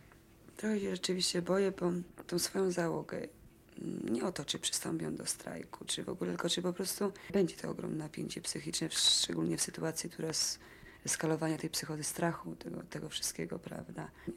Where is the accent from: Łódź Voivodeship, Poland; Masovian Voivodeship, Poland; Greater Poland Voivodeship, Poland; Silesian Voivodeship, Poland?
Silesian Voivodeship, Poland; Jestem w ogóle Ślązaczką.